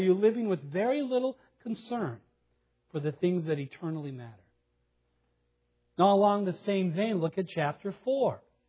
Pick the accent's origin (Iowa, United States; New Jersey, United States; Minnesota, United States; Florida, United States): Minnesota, United States; As a young person growing up on the Iron Range, that could have been my life verse.